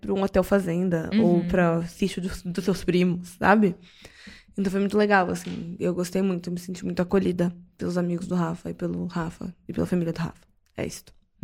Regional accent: São Paulo, Brazil; eu sou uma menina de São Paulo. Nascida e criada em São Paulo.

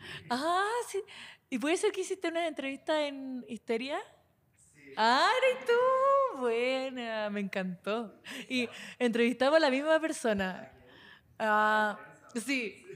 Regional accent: Puerto Montt, Los Lagos, Chile; now in Santiago, Chile; porque yo soy de Puerto Montt. Entre Puerto Montt y Puerto Varas.

